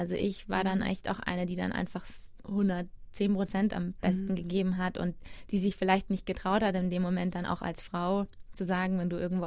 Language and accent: German; Bavaria, Germany; Also, für uns in Bayern ist das ja Wahnsinn.